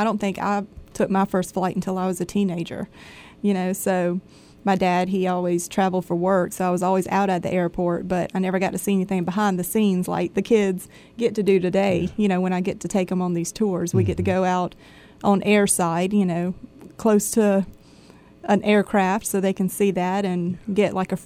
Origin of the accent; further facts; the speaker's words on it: Augusta, Georgia, United States; I grew up in the Augusta area in Columbia County. So born and raised here. Never went anywhere. Went to high school at Greenbrier High School. Then I went to college at Augusta State University.